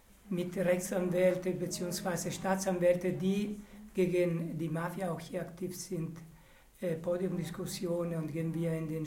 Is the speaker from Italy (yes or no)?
yes; Italy; German is a second language; now in Germany; Also wir als Italiener hier in Deutschland wollen eine andere Lebensform zeigen